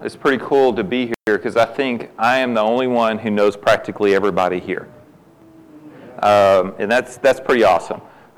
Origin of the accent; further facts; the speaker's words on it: Duncanville, Texas, United States; We also have a campus at Duncanville, which is my hometown, which is pretty awesome